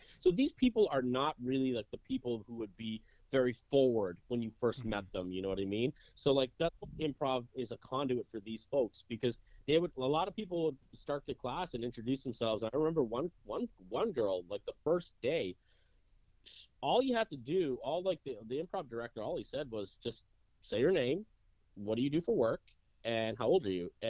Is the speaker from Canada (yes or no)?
yes; Toronto, Ontario, Canada; I'm not from here originally. I'm from Toronto.